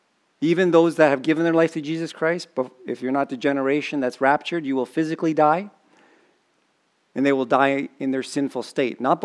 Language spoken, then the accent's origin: English; Philippines; I like that as a Filipino.